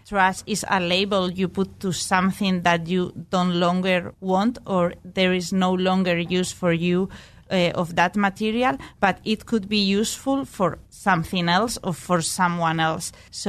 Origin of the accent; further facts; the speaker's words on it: Spain; I'm from Spain